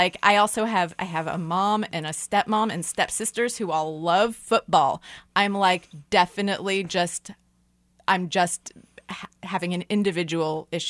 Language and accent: English; Kansas City, Missouri, United States; I do care about, like, Kansas City pride and rallying. You know, like, this is my hometown, my home's town, if you will.